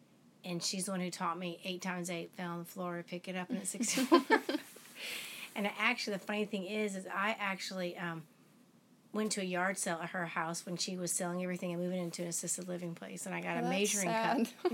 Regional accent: Moses Lake, Washington, United States; also born or lived in Germany; I grew up in Moses Lake, Washington from third grade on. Before that, we lived in Germany.

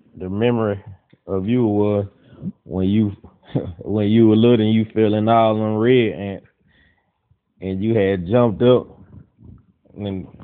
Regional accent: Cleveland, Mississippi, United States; I grew up in Cleveland, Mississippi.

